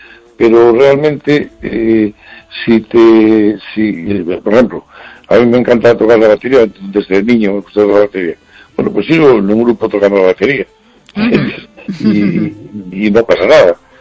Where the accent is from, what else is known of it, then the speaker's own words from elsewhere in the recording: Oviedo, Asturias, Spain; moved away as an adult; yo nací en Oviedo y viví allí hasta los 20 años.